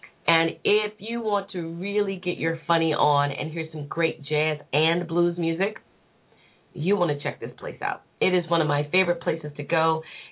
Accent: New Orleans, Louisiana, United States; I grew up in New Orleans.

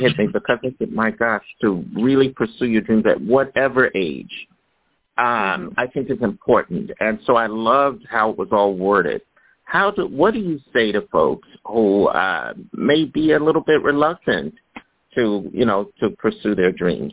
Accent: Philadelphia, Pennsylvania, United States; and I'm from Philly, folks, to know out there are fans. But Philadelphia is all about food, and family.

